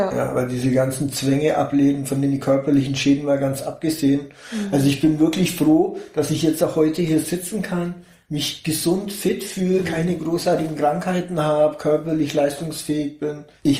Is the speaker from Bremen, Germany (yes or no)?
no; Augsburg, Bavaria, Germany; born there; Ich bin in Augsburg geboren, 1972.